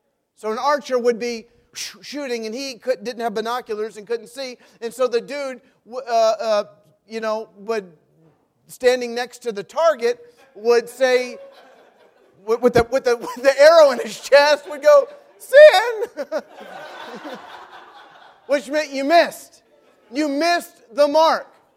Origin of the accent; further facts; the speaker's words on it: Richmond, Virginia, United States; Listen, I grew up in Richmond, Virginia. All of my friends were Christians.